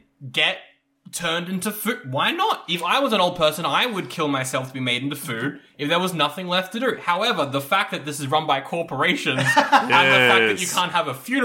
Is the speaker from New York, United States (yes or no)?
yes; New York City, New York, United States; as an American, I love when horror franchises come to my hometown of New York City.